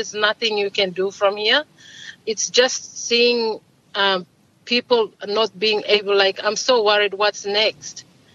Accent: Malaita, Solomon Islands; moved away as an adult; So my husband is from part Guadalcanal and I'm from Malaita, and that's why we left in 2000. We left Solomon Islands

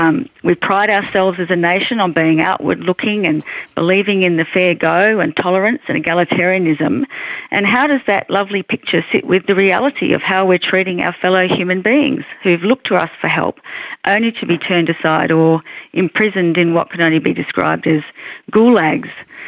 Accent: Australia; As an Australian citizen, I'm ashamed of our government's policy regarding asylum seekers.

